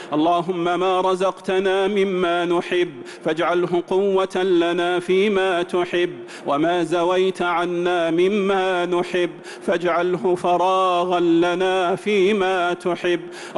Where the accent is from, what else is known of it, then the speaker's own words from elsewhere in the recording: Saudi Arabia; اللهم احفظ بلادنا المملكة العربية السعودية